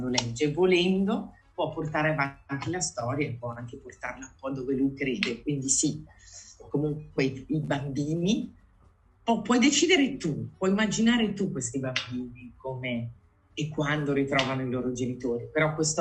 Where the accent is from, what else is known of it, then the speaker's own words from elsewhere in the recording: Milan, Lombardy, Italy; now in Como, Italy; siccome sono di Milano, e però io ora vivo a Como, da piccola tifavo